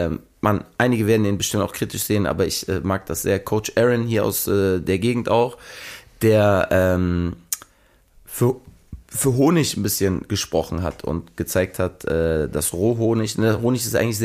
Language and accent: German; Switzerland; ich als Schweizer